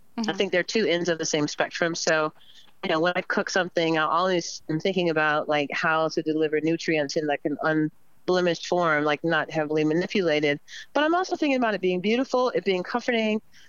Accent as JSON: {"language": "English", "region": "the South", "country": "United States", "said": "I'm a Southerner, you know?"}